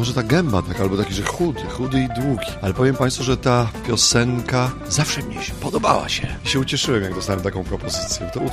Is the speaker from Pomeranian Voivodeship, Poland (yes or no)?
yes; Pomeranian Voivodeship, Poland; jako Kaszuba, bo jestem takim Kaszubem, u nas na Kaszubach zawsze musi być jakiś żarcik.